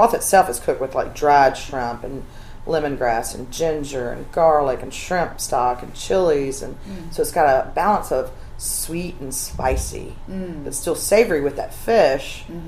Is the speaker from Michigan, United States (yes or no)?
no; Alabama, United States; I grew up in Alabama. We eat peanut farms there as well, yeah.